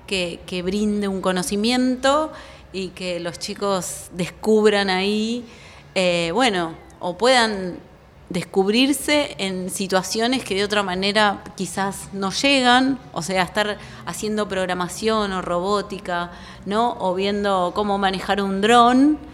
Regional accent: San Luis, Argentina; vine de San Luis porque yo soy puntana

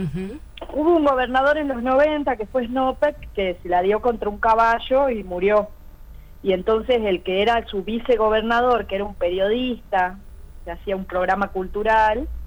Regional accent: San Salvador de Jujuy, Jujuy, Argentina; moved away as an adult; now in Salta, Argentina; en San Salvador de Jujuy, de donde soy oriunda y donde viví hasta 2019, que ahí me vine a vivir a Salta.

